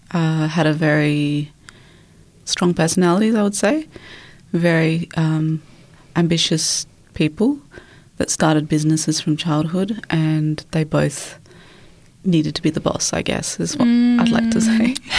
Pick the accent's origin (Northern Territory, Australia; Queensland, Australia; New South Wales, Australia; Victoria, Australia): New South Wales, Australia; Sydney; Yeah, so I was born in Sydney in the 80s, and I grew up in the North Shore and the eastern suburbs.